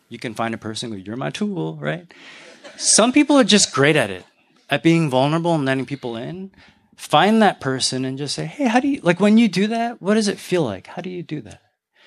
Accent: Canada; So I grew up in two kind of subcultures that didn't teach me how to be vulnerable. So I'm Canadian Chinese.

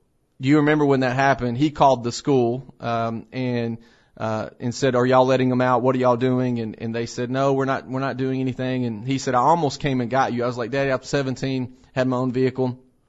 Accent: Tennessee, United States; I know that where I grew up in Middle Tennessee, even in that small town

